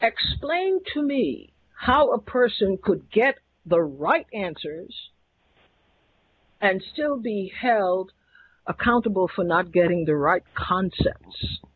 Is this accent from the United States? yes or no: no; Trinidad & Tobago; born there; I was born in Trinidad